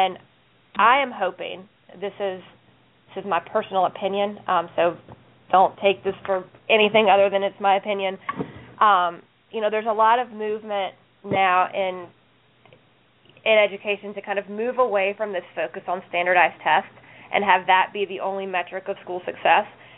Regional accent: the South, United States; I'm from the South, so I'm used to that accent

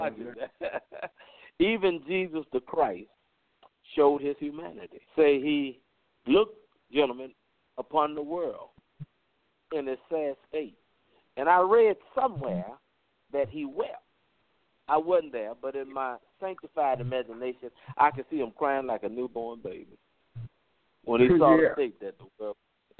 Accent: Chicago, Illinois, United States; Growing up in Chicago, I remember Fluky Stokes

